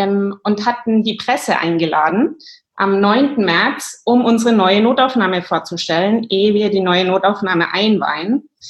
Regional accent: Germany; now in Stockholm, Sweden; Komme ursprünglich aus Deutschland. Nach Schweden hat es mich zum allerersten Mal vor 18 Jahren verschlagen. Habe dann aber noch ein paar Wendungen in Deutschland, England und Irland gemacht und bin jetzt seit 4 Jahren in Stockholm

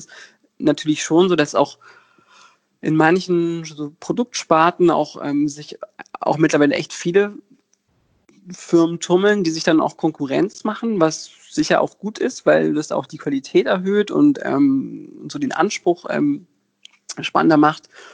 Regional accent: Berlin, Germany; ich bin in Berlin geboren und hier aufgewachsen.

